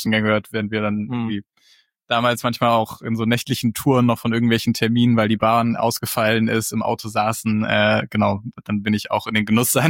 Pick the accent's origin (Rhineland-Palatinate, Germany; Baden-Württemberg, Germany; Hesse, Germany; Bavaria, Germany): Hesse, Germany; Mittelbuchen; Ich komme aus einem Dorf, das heißt Mittelbuchen, zum Speckgürtel von Frankfurt, also zwischen Hanau und Frankfurt.